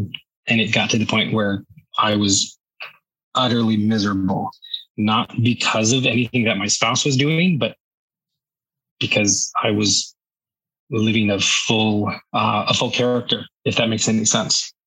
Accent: Maryland, United States; I grew up in Maryland. I grew up there my whole life. My family's still out there.

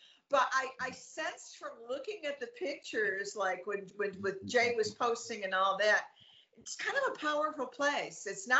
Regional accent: Ireland; I think that comes from being Irish, and it also comes from being respectful.

